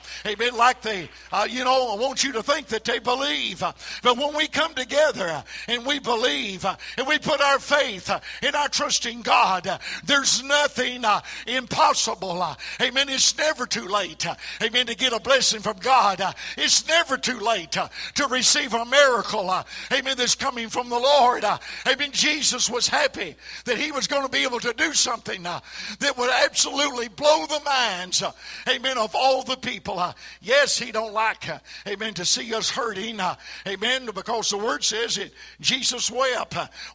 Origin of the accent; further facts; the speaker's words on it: United States; I was born in Allen County, raised there, and went to school